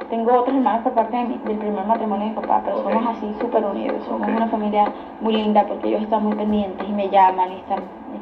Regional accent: Barranquilla, Atlántico, Colombia; Mira, yo me vine de Barranquilla.

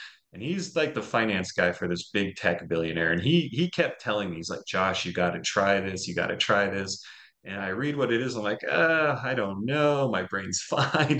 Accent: Seattle, Washington, United States; I'm from Seattle. A lot of the tech guys there have been using it.

